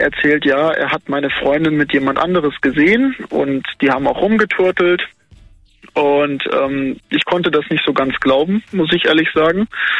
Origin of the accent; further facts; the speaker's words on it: Dortmund, North Rhine-Westphalia, Germany; now in Bernkastel-Kues, Germany; Also ich komme aus Dortmund, da lebe ich, oder habe ich auch mit ihr zusammen gelebt und bin dann nach Bernkastel-Kues nach Rheinland-Pfalz gezogen, um mitten ins Moseltal, um meine Ausbildung zu machen.